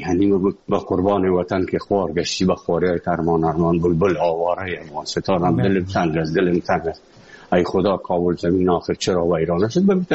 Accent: Afghanistan; also born or lived in Moscow, Russia; از افغانستان برامدیم آمدیم سه مسکو. 4 سال مسکو به بسا سختی وردم شدید یا زندگی رو تیر کردیم

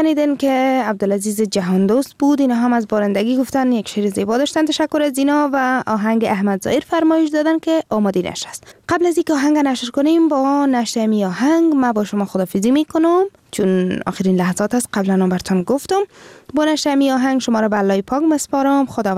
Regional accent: Afghanistan; امی که از افغانستان هستیم

